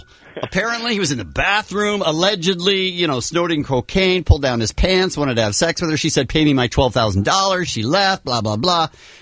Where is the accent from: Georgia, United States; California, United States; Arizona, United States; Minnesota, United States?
Arizona, United States; Listen, I'm from Arizona, so the Cardinals don't have a chance to win the Super Bowl.